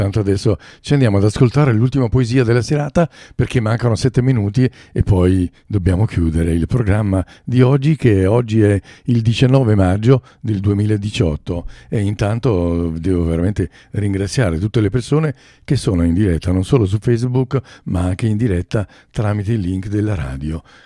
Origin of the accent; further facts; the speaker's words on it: Saviano, Campania, Italy; born there; vicino al mio paesino dove sono nato, Saviano